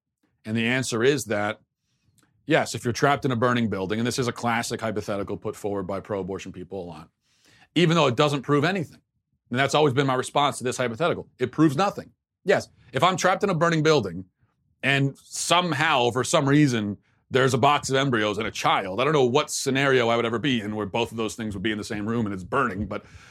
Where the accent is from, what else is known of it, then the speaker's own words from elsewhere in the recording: Maryland, United States; like I grew up in where I grew up in Maryland, it was a probably still majority Christian area, but there was a heavy Jewish population.